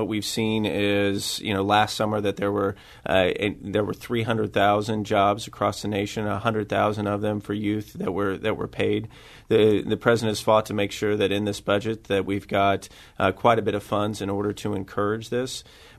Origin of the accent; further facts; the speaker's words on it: Rolla, Missouri, United States; Born and raised in Rolla, Missouri. It's good to be home.